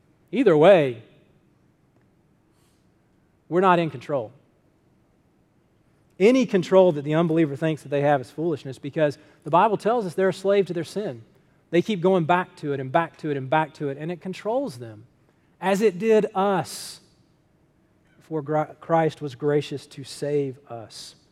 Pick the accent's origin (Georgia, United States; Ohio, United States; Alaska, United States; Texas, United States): Georgia, United States; Athens; I grew up in Athens, so I can say that as a true fan.